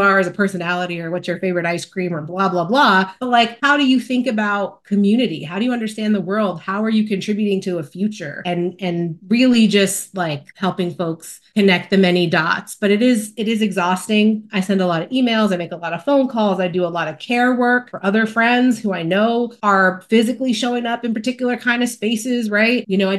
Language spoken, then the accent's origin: English; Lodi, New Jersey, United States; Oh, I grew up in Bergen County, Lodi, New Jersey.